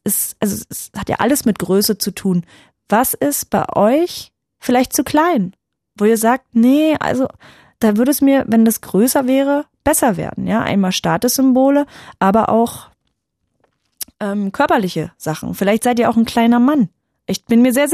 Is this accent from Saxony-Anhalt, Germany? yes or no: yes; Saxony-Anhalt, Germany; ich bin selbst da in Sachsen-Anhalt groß geworden